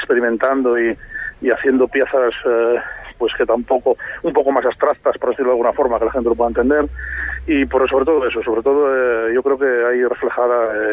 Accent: Navelgas, Asturias, Spain; un concurso internacional de folk que hacíamos desde mi tierra en Asturias, desde Navelgas

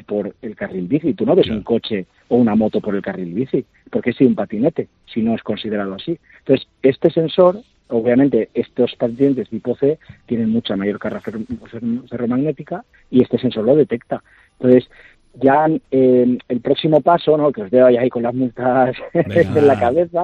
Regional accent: Valencian Community, Spain; soy valenciano, punto. Ciudadano del mundo.

